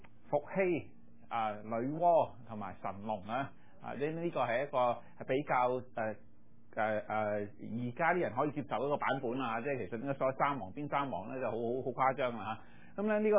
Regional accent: China

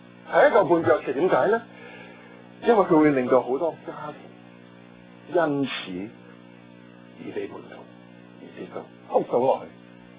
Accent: Guangdong, China; 我哋廣東人會話你食咗飯食咗晏未啊等等

